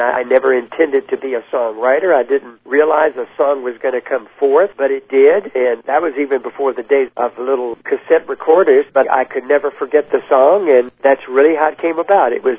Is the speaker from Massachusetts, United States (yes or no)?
no; Baton Rouge, Louisiana, United States; I was born in Louisiana, down in the Bayou country, and very shortly thereafter, my parents and I moved to Baton Rouge, Louisiana, and that's where I grew up, literally.